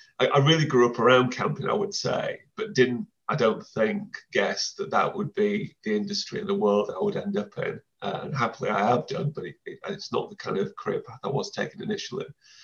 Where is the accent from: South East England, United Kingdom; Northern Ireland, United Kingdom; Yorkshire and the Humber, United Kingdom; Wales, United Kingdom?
Yorkshire and the Humber, United Kingdom; Sheffield; I grew up in Sheffield, which is useful for these kind of things, obviously being surrounded by the Peak District.